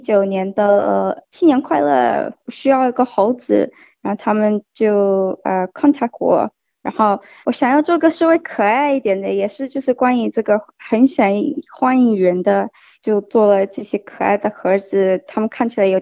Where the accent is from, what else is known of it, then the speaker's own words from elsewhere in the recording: Australia; 我在澳大利亚出生长大，不过我感觉我很像中国人，可是我不了解中国的文化